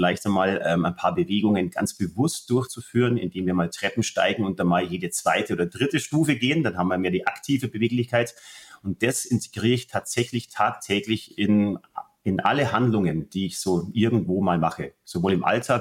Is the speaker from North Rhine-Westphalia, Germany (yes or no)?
no; Bavaria, Germany; Bei uns im Süden, in Bayern